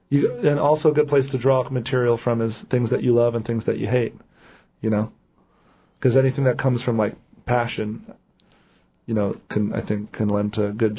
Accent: New Jersey, United States; also born or lived in New York City; now in Los Angeles, United States; I grew up in the East Coast of New Jersey. I was in New York City doing stand-up for about 7 years, and then I've been in L.A. for about 2.5 years.

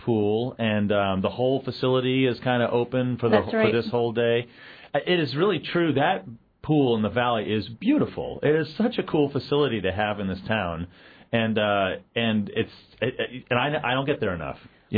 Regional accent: Juneau, Alaska, United States; I grew up outside of Juneau, and, you know, I swam at the beach.

